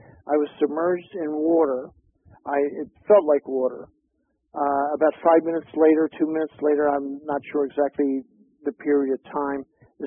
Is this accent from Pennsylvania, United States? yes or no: yes; Philadelphia, Pennsylvania, United States; born there; Philadelphia. And I used to race in Acco Dragway, Cecil County, Maryland, Vineland, all around those areas.